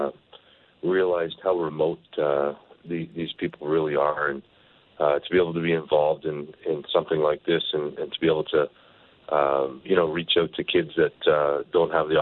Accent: Canada; And of course we being Canadian think that, it all circles around us and those two teams.

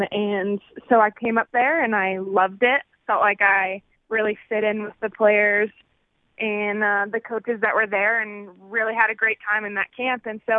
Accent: United States; And so, you know, I was watching those games as an American.

